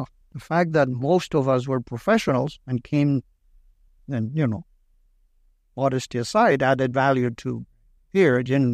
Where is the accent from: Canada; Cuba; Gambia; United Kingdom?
Cuba; now in United States; Now, remember, I came from Cuba.